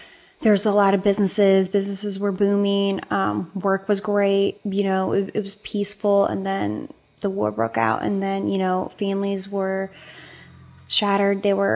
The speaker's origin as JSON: {"language": "English", "town": "St. Louis", "region": "Missouri", "country": "United States", "tie": "born or raised there", "also_born_or_lived": "Berlin", "said": "So I was born in Berlin, Germany, and I've lived in the States for over 22 years, my whole life in St. Louis."}